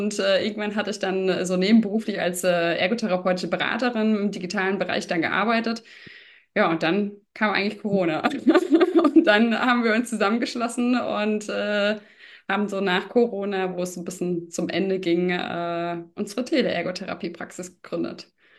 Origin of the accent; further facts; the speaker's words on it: Rhineland-Palatinate, Germany; ich komme so aus der Gegend Mainz-Wiesbaden